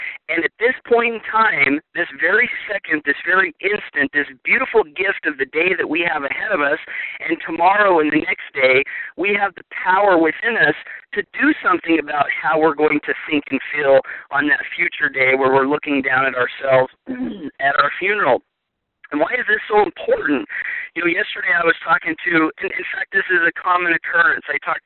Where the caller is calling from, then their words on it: Idaho, United States; I'm dialing in from Southeast Idaho, and I'm so excited to be here, folks.